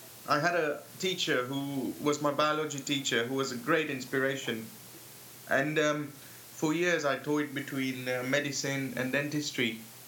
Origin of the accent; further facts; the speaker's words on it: Kenya; moved away as an adult; now in United Kingdom; I grew up and I'm from Kenya. That's where I'm from, in Kenya. The bright sun, great safaris, the great wild, the great nature. And I left all that in 1998 to move to the UK to study dentistry.